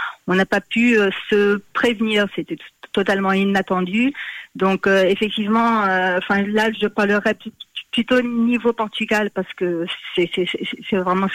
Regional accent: France; born there; Je suis née en France, j'ai ma famille en France, une grande partie de ma famille en France.

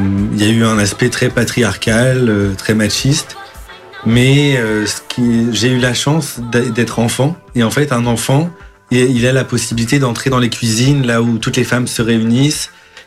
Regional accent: Norte, Portugal; Le nord du Portugal.

